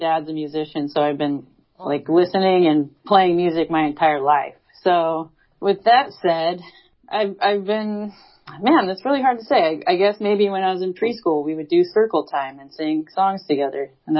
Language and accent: English; Sacramento, California, United States; And I grew up in Sacramento, so it was hardcore scene.